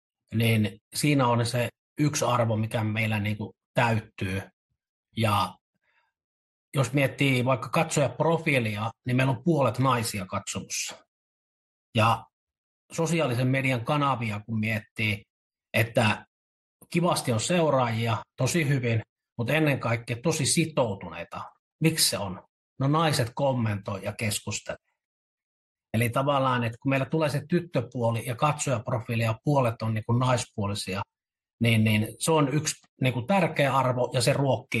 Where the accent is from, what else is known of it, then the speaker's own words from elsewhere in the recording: Savo, Finland; kun olen tuosta Savosta kotoisin